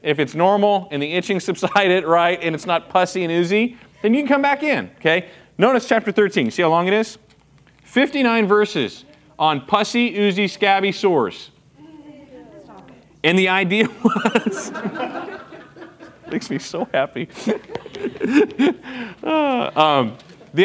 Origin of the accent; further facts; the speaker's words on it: Texas, United States; but I am from Texas.